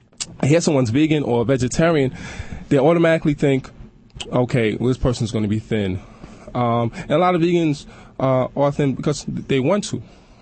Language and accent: English; Brooklyn, New York, United States; I'm born and raised in Brooklyn.